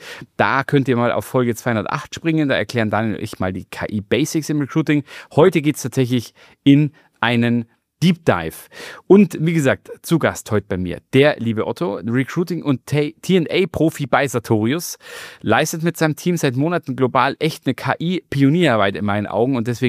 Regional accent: Munich, Bavaria, Germany; born there; Als geborener Münchner, was soll ich da sagen?

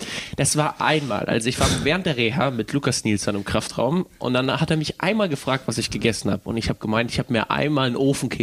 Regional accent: Kaiserslautern, Rhineland-Palatinate, Germany; Weil ich komme ja ursprünglich aus Kaiserslautern

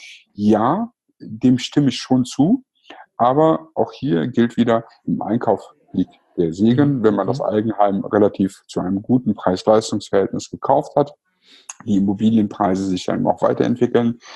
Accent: Cologne, North Rhine-Westphalia, Germany

